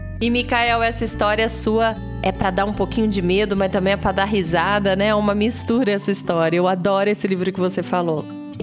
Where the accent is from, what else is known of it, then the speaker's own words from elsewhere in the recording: Rio de Janeiro, Brazil; born there; diretamente do Rio de Janeiro, minha terrinha. Sabia que eu nasci no Rio de Janeiro? Adoro essa cidade também.